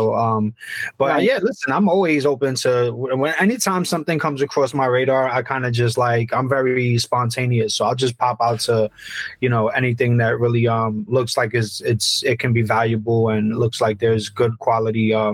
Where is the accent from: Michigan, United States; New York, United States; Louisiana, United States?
New York, United States; now in New Jersey, United States; luckily, I live in Jersey. Right. So, but I'm like right outside of New York. So I, but you know, being born and raised in New York